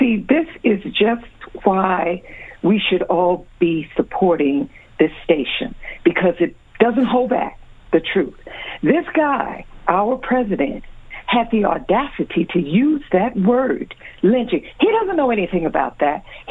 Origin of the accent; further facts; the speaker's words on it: Selma, Alabama, United States; I was born and raised in Selma, Alabama. I know what lynchings are and how they were performed.